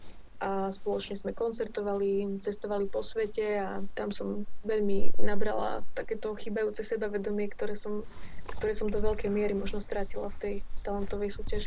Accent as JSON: {"language": "Slovak", "town": "Košice", "region": "Košice Region", "country": "Slovakia", "said": "Ja som teda z Košíc, ale začala som viacej jazdiť do Bratislavy."}